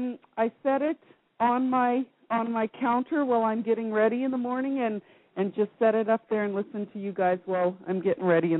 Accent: Canada; I'm from Canada, and we had an acreage, 80 acres

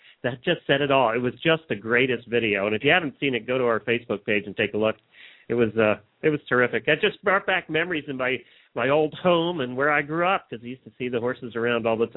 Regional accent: Minnesota, United States; I'm from Minnesota. And it's a beautiful day here.

